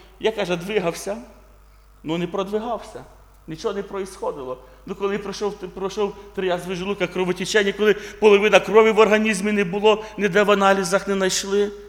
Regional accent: Poltava Oblast, Ukraine; also born or lived in Kalyta; З півроку до 6 років я тут виріс в Калиті. Є таке Калита, да? Я там жив з батьками, потім переїхали ми в Полтавську область.

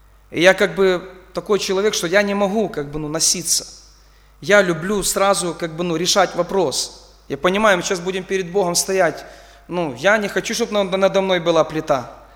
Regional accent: Kovel, Volyn Oblast, Ukraine; Я сам с города Ковель, Волынская область, тружусь миссионером, занимаюсь служением благовестия в Крыму уже, наверное, лет 14-13

